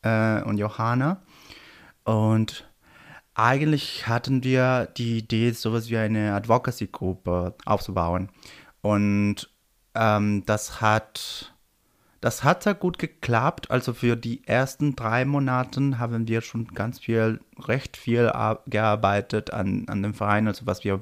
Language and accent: German; Peru; German is a second language; now in Berlin, Germany; ich komme aus Peru, ich wohne in Berlin seit Anfang 2020